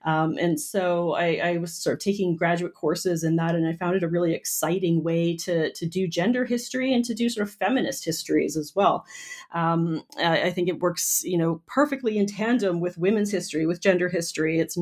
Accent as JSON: {"language": "English", "country": "Canada", "also_born_or_lived": "United States"}